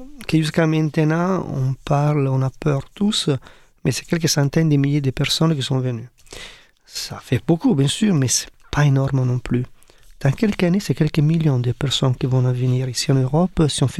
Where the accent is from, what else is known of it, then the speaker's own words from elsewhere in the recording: Tuscany, Italy; c'est pas loin de chez moi, en Toscane.